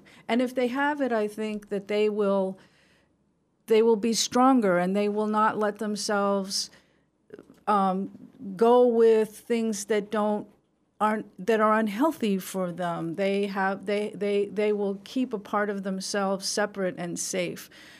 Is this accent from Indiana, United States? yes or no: yes; Bloomington, Indiana, United States; My dad is Jewish, and I grew up in Bloomington, Indiana, and in the 1960s.